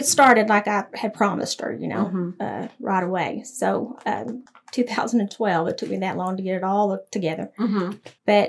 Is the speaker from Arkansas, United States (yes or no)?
yes; Mena, Arkansas, United States; here we are in Mena, which I love my hometown.